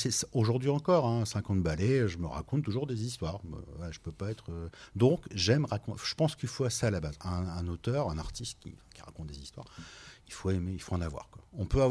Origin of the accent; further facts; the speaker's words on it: Hauts-de-France, France; accent: Nord; now in Faches-Thumesnil, France; J'habite à Fâche-du-Ménil depuis une petite dizaine d'années. J'habitais avant à Ronchin. Voilà. Et sinon, je viens du fin fond du Valenciennois. Donc, je fais un gros effort pour ne pas sortir mon gros accent du Nord, parce que j'en ai un.